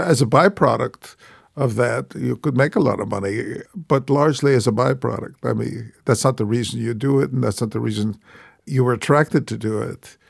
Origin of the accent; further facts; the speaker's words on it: Bronx, New York, United States; And I was a kid from the Bronx. I mean, nothing was surprising to me about this city, and I loved the low end, the tenements, the rough life, and so on.